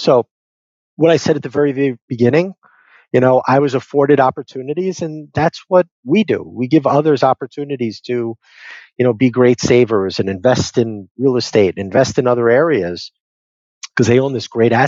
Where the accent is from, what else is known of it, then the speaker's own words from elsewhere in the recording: Las Vegas, Nevada, United States; we're both from Las Vegas, we saw it